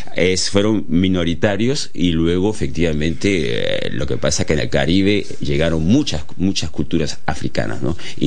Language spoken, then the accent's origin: Spanish; Lima, Peru; soy peruano de Lima. Luego viajé a Cuba